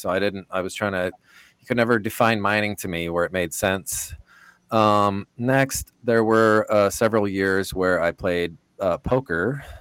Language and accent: English; British Columbia, Canada; now in United States; So I moved down here from Canada to attend Simpson. And British Columbia, Northern British Columbia.